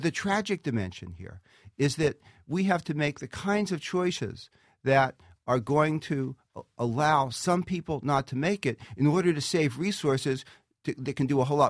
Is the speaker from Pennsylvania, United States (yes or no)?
yes; Philadelphia, Pennsylvania, United States; in one of the rougher parts of my hometown of Philadelphia